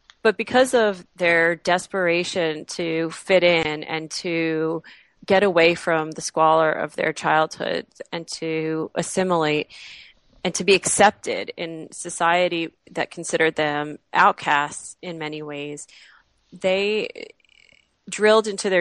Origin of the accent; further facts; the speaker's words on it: New York City, New York, United States; But I'm a New Yorker, and I'm a little brash and brassy, and so many New Yorkers are.